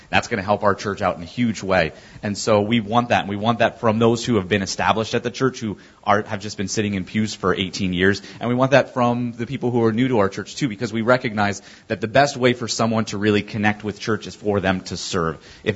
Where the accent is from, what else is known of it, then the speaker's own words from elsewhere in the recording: North Collins, New York, United States; so I'm from North Collins, New York, which is about a half hour south of Buffalo. And Buffalo, New York, so western New York, close to Lake Erie.